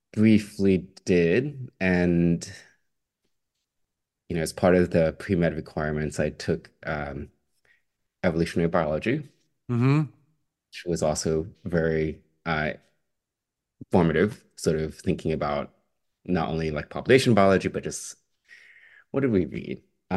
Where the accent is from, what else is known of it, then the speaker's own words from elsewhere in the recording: Texas, United States; growing up in Texas in the U.S. South